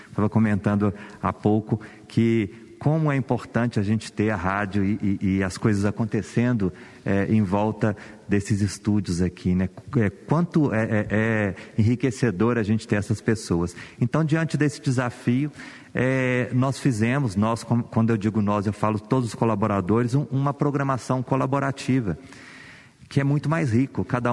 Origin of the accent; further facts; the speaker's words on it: Minas Gerais, Brazil; Nós que somos de Minas Gerais, nós que estamos nesse território